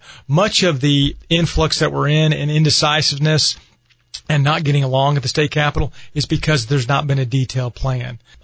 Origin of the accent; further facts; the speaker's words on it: Enid, Oklahoma, United States; I was born and raised in Enid. My dad was born in Canute. Mom was born in Noble County. My wife was born in Ada. We're from non-metropolitan area of Oklahoma